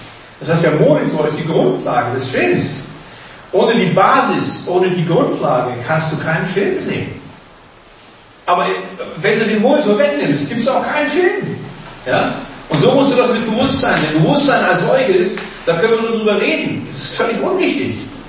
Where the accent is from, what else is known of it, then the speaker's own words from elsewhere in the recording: West Germany, Germany; Ich bin ja nicht in der DDR aufgewachsen, sondern in Westdeutschland.